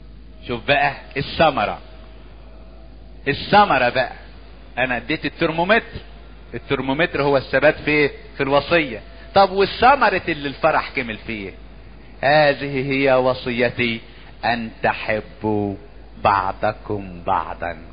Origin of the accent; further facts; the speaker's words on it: Asyut, Asyut Governorate, Egypt; عندنا في اسيوط